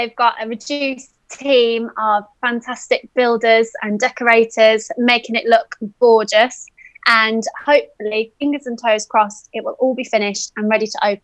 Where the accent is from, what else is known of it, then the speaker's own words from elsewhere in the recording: Birmingham, West Midlands, United Kingdom; I'm from Birmingham.